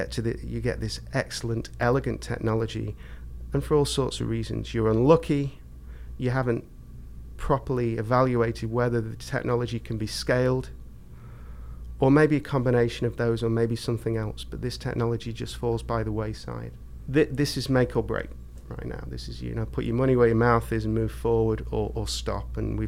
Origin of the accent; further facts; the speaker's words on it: United Kingdom; now in United States; So I'm from Britain, so I'm used to small universities